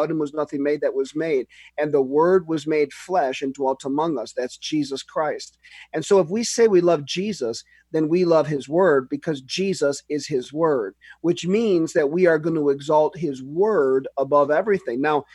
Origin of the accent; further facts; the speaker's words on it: United States; now in Toronto, Canada; my wife and I are American. We're from the United States. We've been here in Canada for 10 years, serving the Lord, pastoring Word of Faith Church in Toronto.